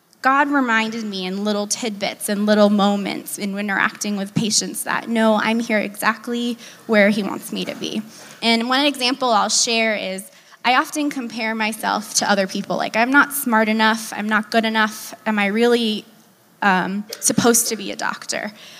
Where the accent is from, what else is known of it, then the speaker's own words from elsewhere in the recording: California, United States; now in Washington, United States; I'm also from California, and I moved across the country.